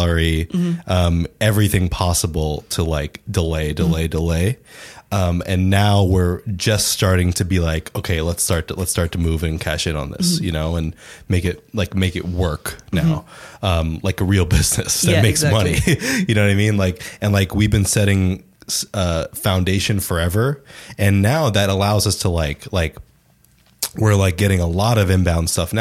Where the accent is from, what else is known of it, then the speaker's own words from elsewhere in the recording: New York, United States; born there; I was born in New York, so yeah.